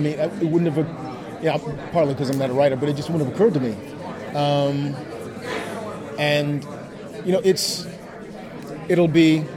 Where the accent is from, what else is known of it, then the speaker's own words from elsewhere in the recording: Baltimore, Maryland, United States; usually I stay with my parents because I'm from Baltimore.